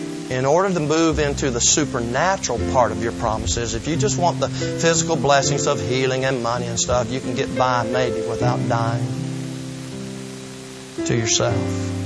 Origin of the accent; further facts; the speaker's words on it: Southern United States, United States; Even though I was raised in the South, I'm not one of those.